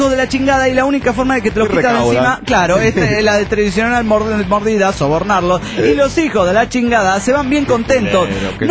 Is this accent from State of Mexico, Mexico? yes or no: yes; Toluca, State of Mexico, Mexico; de Toluca, México.